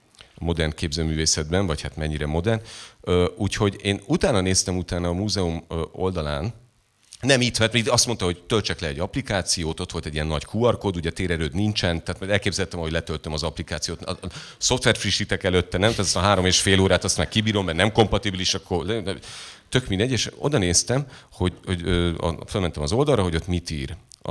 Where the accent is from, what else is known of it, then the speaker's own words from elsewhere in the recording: Budapest, Hungary; Tehát, oda mentem, és már messziről tudod, ilyen pestiként.